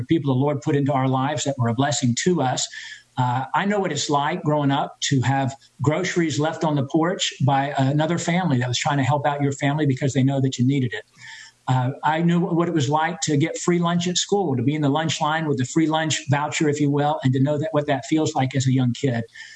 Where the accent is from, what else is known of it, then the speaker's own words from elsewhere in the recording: Lynchburg, Virginia, United States; I grew up in the Lynchburg area, moved there when I was 9 years old.